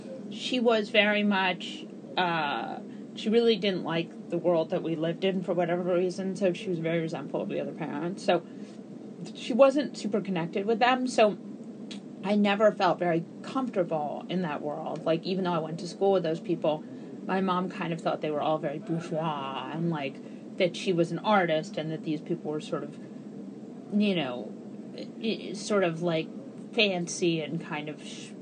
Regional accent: New York City, New York, United States; You know what's funny is I grew up in New York and my parents grew up in New York and my grandparents grew up in New York.

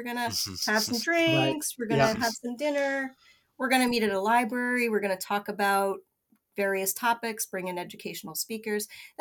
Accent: Amherst, Massachusetts, United States; I grew up in Amherst, Massachusetts, which is super uber liberal, and even the churches there are very liberal.

